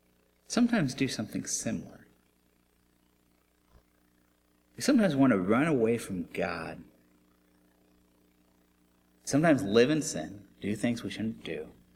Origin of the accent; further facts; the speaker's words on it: Los Angeles, California, United States; I'm from California, in the LA area.